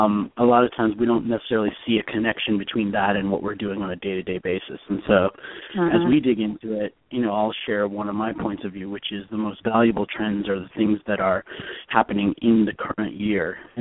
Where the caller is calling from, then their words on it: Washington, District of Columbia, United States; I'm in Washington, D.C.